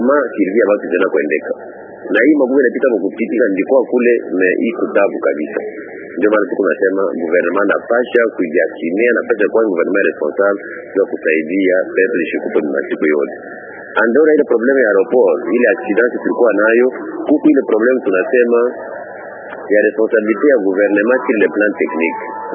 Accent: Goma, North Kivu, DR Congo; mi natokea Goma.

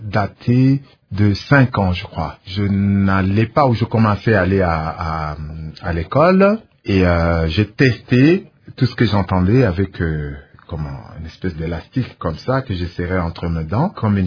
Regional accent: Kolwezi, Lualaba, DR Congo; also born or lived in Likasi; Donc, je suis né à Likasi, mais j'ai grandi une bonne partie de mon enfance, je l'ai passé à Kolwezi.

